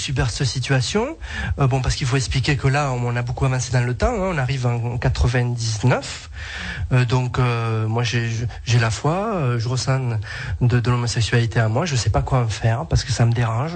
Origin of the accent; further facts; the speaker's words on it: Auvergne-Rhône-Alpes, France; Ça doit s'entendre, je suis du sud.